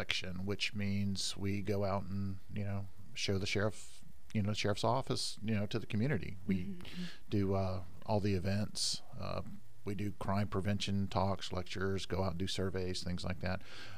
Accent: Pensacola, Florida, United States; Going back, let's say in the 70s, growing up in Pensacola was awesome. It's not a really small town, but it's got a real small town feel.

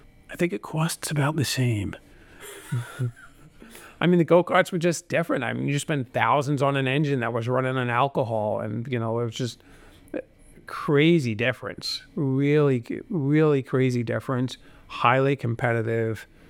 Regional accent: Long Island, New York, United States; because again, I'm from the Long Island area. So when we did full-size cars down at Riverhead, you want cars to me that look like race cars

